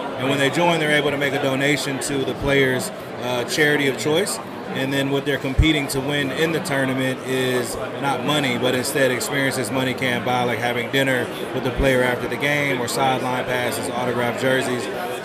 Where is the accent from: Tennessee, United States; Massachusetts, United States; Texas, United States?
Texas, United States; Houston; also born or lived in Silicon Valley; Yeah, so I mean, originally I'm from Houston, right? Born and raised here, went to Haley Taylor before going on to Duke University.